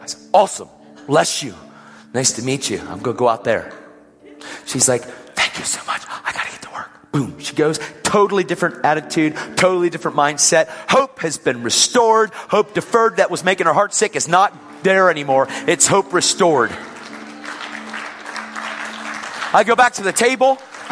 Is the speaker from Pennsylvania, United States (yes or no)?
yes; Pennsylvania, United States; I'm not from here. I'm from Pennsylvania. I'm here on a trip.